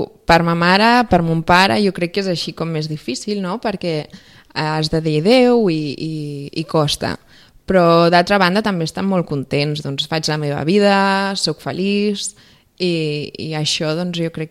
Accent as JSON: {"language": "Catalan", "region": "Catalonia", "country": "Spain", "said": "jo soc de Catalunya, aleshores el primer que em van preguntar va ser..."}